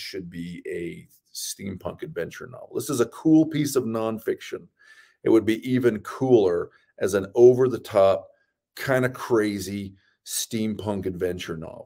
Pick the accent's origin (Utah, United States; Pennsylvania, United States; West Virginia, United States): Utah, United States; I'm from Utah.